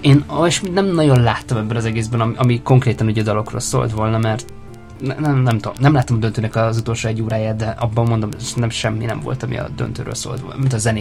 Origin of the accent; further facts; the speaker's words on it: Hungary; mert ami nekem lejön, mint magyar nézőként, ahol tulajdonképpen az Eurovíziónak még annyira nagy kultúrája nincsen, hiszen 13 alkalommal indultunk 94 óta az Eurovízión